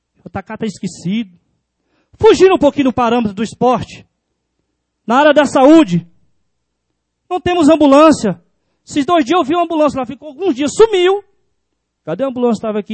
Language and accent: Portuguese; Formosa, Goiás, Brazil; Eu moro no lugar, eu amo meu lugar. Eu sou de Formosa, tá?